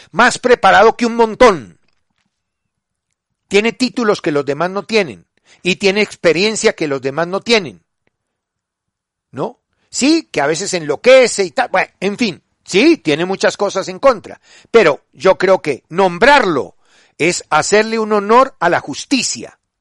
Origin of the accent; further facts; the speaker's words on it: Colombia; Por eso ellos son alemanes y nosotros somos colombianos.